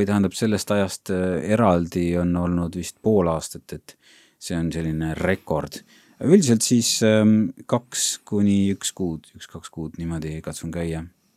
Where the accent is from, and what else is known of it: Saare County, Estonia